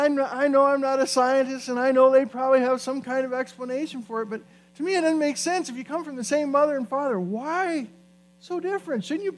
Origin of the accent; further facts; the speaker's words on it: Indiana, United States; growing up in Indiana, and Jim's from Indiana